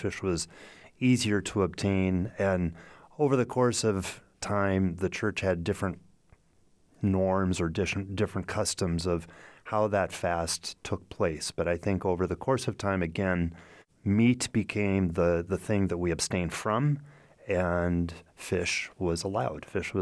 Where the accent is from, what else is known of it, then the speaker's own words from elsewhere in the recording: Omaha, Nebraska, United States; Right. Yeah. I grew up in Omaha.